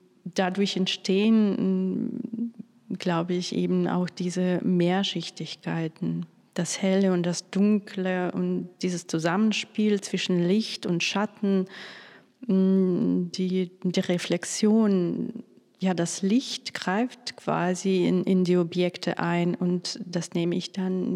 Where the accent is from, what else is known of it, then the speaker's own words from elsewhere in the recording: Kaliningrad, Kaliningrad Oblast, Russia; now in Düsseldorf, Germany; Da habe ich meine Heimatstadt Kaliningrad fotografiert.